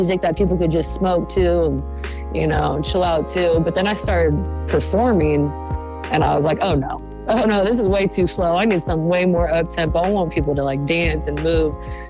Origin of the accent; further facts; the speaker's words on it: Vallejo, California, United States; I've always been into music growing up in Vallejo.